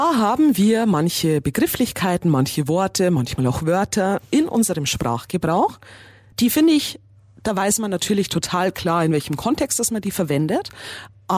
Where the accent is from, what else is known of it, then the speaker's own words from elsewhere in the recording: Bavaria, Germany; aus Niederbayern, wo ich herkomme, da ist man auch eher ein bisschen direkter in der Mentalität her